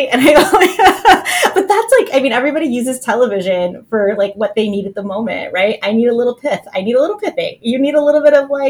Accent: Indiana, United States; moved away as an adult; now in New York, United States; I'm from Indiana originally. I moved to New York in the early 2000s.

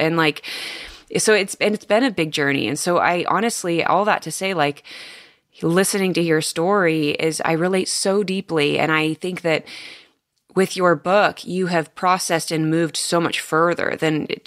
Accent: California, United States; Yeah, I grew up in California. And so I moved to the Midwest

